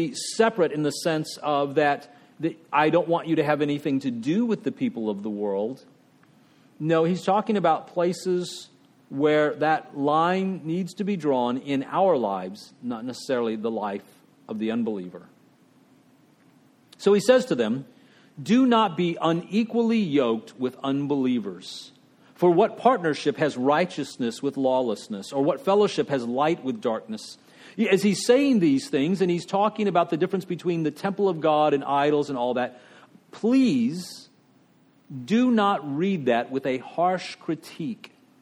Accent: Texas, United States; I remember growing up in Texas when we had blue laws and you couldn't sell certain things on Sunday

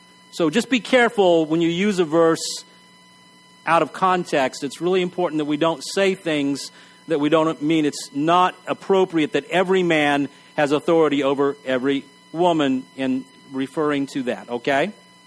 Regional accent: Texas, United States; I know that in growing up in Texas, one of the issues was that this verse was usually used to tell people to remove their baseball caps during worship.

